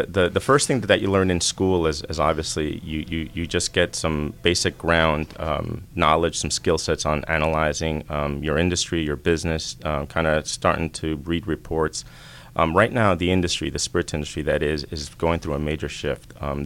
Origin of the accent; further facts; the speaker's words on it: New York, United States; now in Georgia, United States; So growing up in the Northeast in the New York area, didn't really know bourbon.